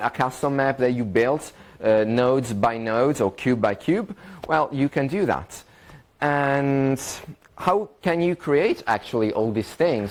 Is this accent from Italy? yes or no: yes; Italy; I'm from Italy.